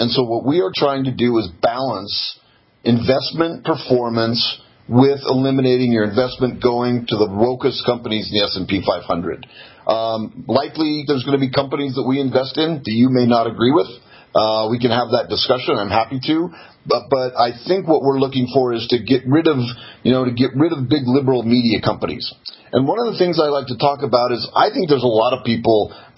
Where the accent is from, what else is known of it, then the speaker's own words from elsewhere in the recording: Denver, Colorado, United States; I'm from Denver, Colorado, and I live in Denver.